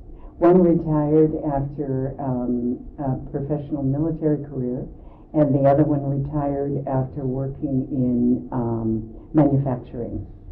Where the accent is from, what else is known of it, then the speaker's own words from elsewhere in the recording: Nebraska, United States; born there; Oh, I was born in the Midwest, in Nebraska.